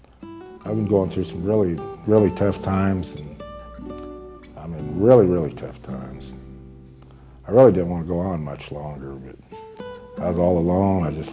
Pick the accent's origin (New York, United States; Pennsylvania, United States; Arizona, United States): Arizona, United States; moved away as an adult; now in Texas Panhandle, United States; I was born and raised in Arizona, and I moved to the Texas Panhandle when I was 21 years old and got in the dairy business.